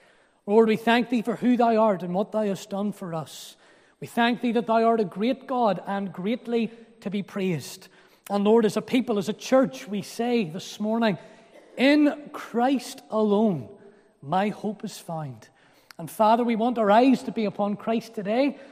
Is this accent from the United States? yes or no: no; Bangor, Northern Ireland, United Kingdom; I'm from Bangor.